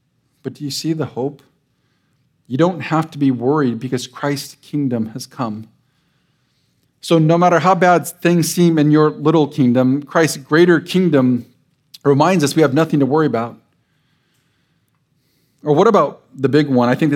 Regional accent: California, United States; We're from Southern California, so I don't think we have any idea what that means.

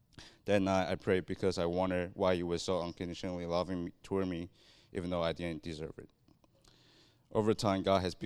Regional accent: Taiwan; I'm from Taiwan, a small country next to China.

